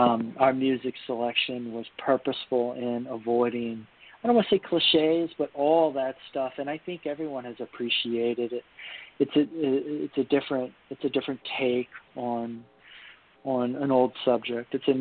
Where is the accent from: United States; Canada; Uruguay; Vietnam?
Vietnam; I grew up in Vietnam.